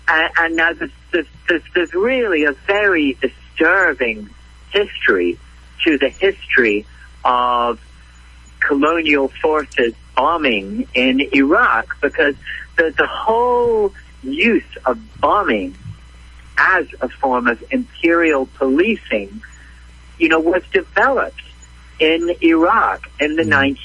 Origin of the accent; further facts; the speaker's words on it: England, United Kingdom; You know, I'm from England originally